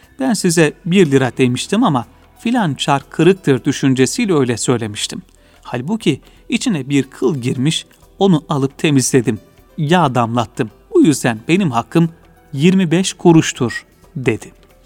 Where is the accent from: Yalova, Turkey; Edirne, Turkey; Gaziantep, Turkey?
Edirne, Turkey; Keşan; Keşan'da doğduk. Rumi 1340 miladi 1924 yılı. Babam Malkaralı, annem Keşanlı.